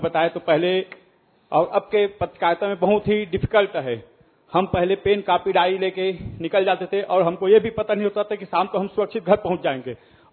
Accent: Balod, Chhattisgarh, India; मैं छत्तीसगढ़ बालोद जिले से हूँ।

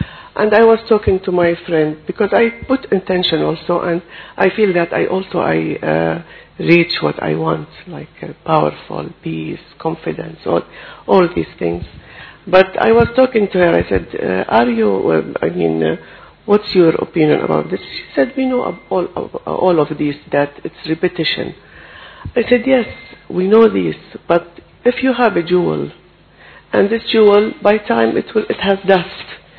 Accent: Saudi Arabia; I am from Saudi Arabia

